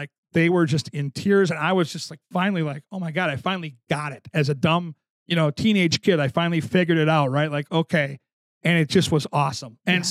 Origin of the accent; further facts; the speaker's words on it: Burnsville, Minnesota, United States; my mom and dad, who are still living in the same house I grew up in Burnsville right now, they're in their mid-80s.